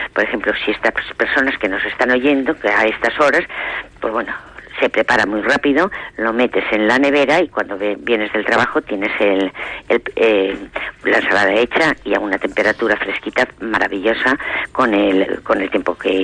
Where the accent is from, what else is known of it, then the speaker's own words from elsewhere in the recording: Valencian Community, Spain; Yo soy valenciana, por lo tanto, pues la paella